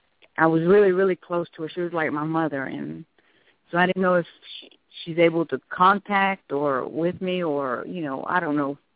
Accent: Georgia, United States; Hi, I'm from Georgia.

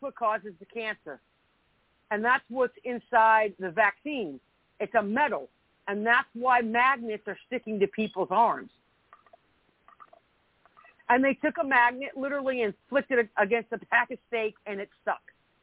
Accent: Florida, United States; I grew up in Florida, so the biggest thing we had to deal with was cocaine, not heroin. Drug of choice when I was growing up was cocaine, and that's South Florida.

